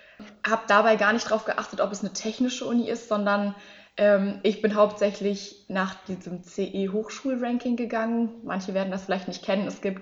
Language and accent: German; Würzburg, Bavaria, Germany; Ich komme aus Würzburg, das heißt, wir haben von Würzburg nach Darmstadt ungefähr 1,5 Stunden mit dem Auto, mit dem Zug.